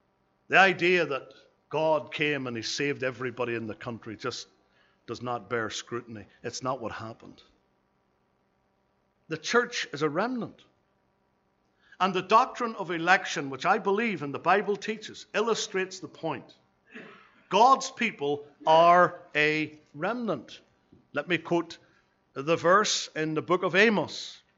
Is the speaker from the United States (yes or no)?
no; Northern Ireland, United Kingdom; I come from Ulster, obviously.